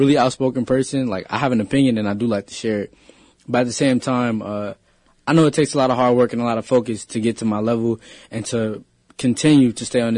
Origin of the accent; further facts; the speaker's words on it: San Francisco, California, United States; I grew up in San Francisco for the most part of my life.